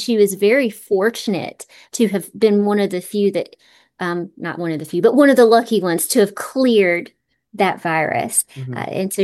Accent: Virginia, United States; I grew up in Southwest Virginia

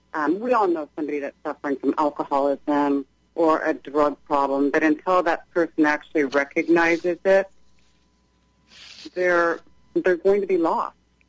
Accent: Seattle, Washington, United States; I grew up in Seattle during the late 80s and 90s.

